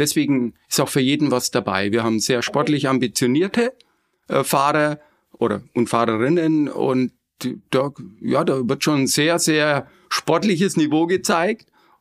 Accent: Nuremberg, Bavaria, Germany; moved away as an adult; now in Regensburg, Germany; Gebürtig bin ich ein Franke und komme aus Nürnberg, aber ich wohne seit über 20 Jahren in Regensburg und bin hier schon ziemlich heimisch geworden.

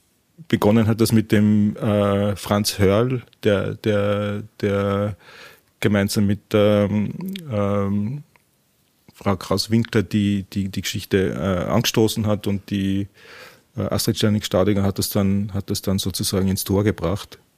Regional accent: Burgenland, Austria; weil wir als Burgenländer wissen, was die Tiroler machen

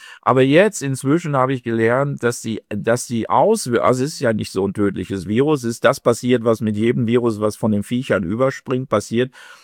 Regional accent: East Germany, Germany; born there; Und ich bin ja in der DDR geboren, da gab es die Mauer.

